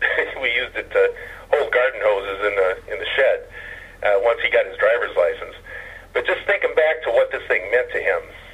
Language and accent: English; Ireland; I'm Irish, and in our heritage, the storyteller, the bard, wasn't necessarily a musician.